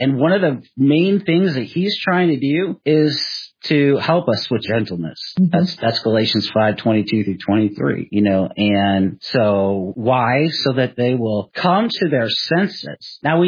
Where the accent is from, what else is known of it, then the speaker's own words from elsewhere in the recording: Seattle, Washington, United States; Even when I grew up in Seattle, it was interesting.